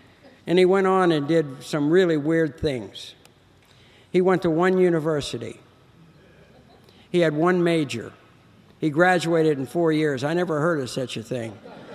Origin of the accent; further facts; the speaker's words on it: Martins Ferry, Ohio, United States; born there; I was born in Ohio. That's where Alcoholics Anonymous started.